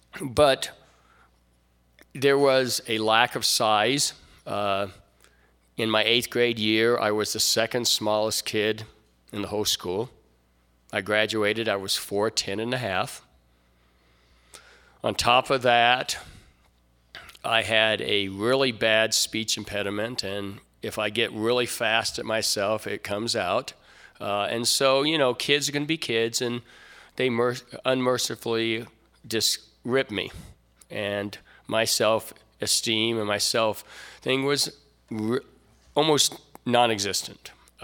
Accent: Camp Pendleton, California, United States; born there; I'm a military kid. I was born in Camp Pendleton. And for the first 15 years of my life, I lived in about 21 or 22 different locations. We were all over the place.

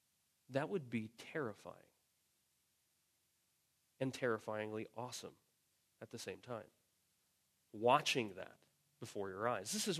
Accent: New Jersey, United States; and I'm from Jersey and everything's flat, concrete or trees. That's basically what Jersey is.

